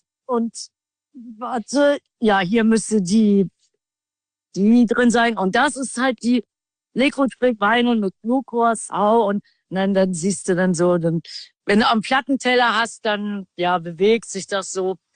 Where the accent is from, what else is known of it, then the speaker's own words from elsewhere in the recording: Düsseldorf, North Rhine-Westphalia, Germany; am Samstag in meiner alten Heimat Düsseldorf